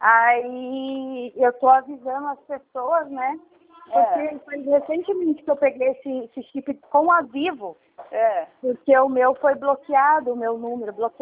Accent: Rio Grande do Sul, Brazil; eu sou do Rio Grande do Sul.

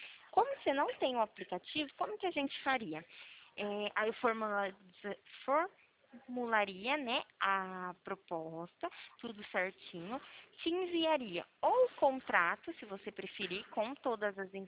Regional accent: São Paulo, Brazil; Eu não fico em Santa Vitória do Palmar, né? Eu sou daqui de São Paulo.

